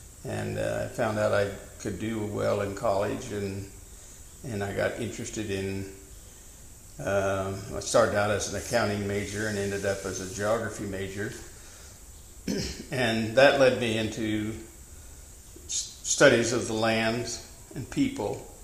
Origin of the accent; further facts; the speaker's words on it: Kansas, United States; I was born in Jewell County, Kansas, which is about halfway across Kansas, right up by the Nebraska line. And I grew up in a rural community, as it still is.